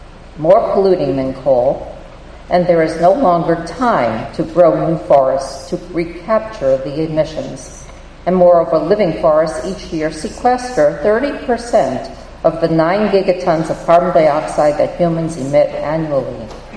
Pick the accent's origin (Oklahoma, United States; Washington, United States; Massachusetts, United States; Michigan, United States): Massachusetts, United States; Wendell; from Wendell